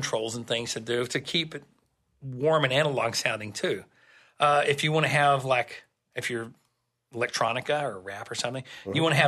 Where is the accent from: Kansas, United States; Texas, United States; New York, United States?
Texas, United States; I'll make it a short story here. We're from Texas, and we usually tell long stories.